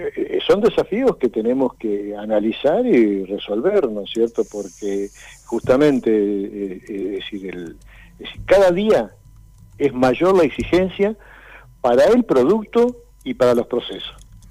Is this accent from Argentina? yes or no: yes; Argentina